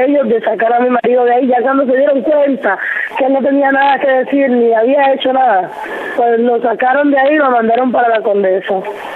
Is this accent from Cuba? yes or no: yes; Cuba; now in Costa Rica; ya ante los ojos del mundo yo no soy cubana. No entiendo qué soy entonces, porque mi pasaporte dice cubana, que nací en Cuba y que viví muchos años en Cuba. Ni siquiera tengo ciudadanía costarricense, imagínense.